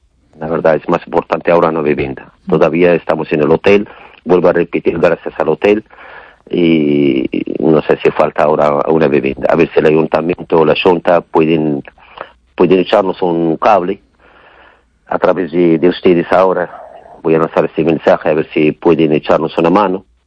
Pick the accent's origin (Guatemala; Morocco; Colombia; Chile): Morocco; Spanish is a second language; now in A Coruña, Spain; Yo soy de Marruecos.